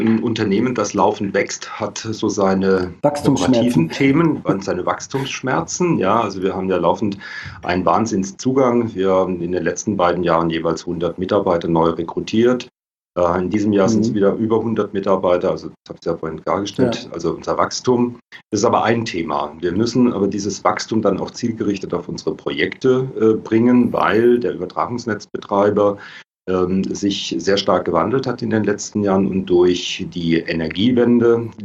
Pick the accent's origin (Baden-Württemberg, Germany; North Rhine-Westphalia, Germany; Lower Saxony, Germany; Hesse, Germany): Baden-Württemberg, Germany